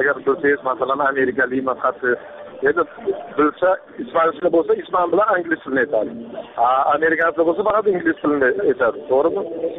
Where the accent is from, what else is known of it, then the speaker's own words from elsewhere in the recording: Tashkent, Uzbekistan; born there; Aslida men o'zi Toshkentda tug'ilganman, ota-onam Samarqand.